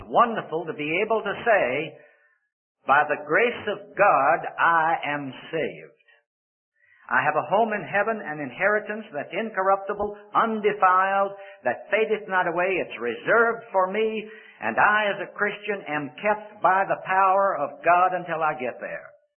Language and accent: English; Richmond, Virginia, United States; And I said to the people back in Richmond, Virginia, my hometown, I was there last Sunday